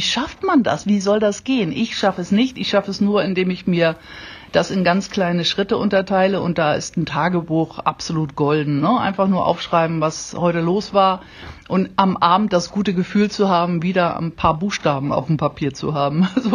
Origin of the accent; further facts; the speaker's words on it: Schleswig-Holstein, Germany; Ich bin gebürtige Schleswig-Holsteinerin und deshalb in Schleswig-Holstein. Es ist in jeder Hinsicht eine Heimkehr, was ich da mache.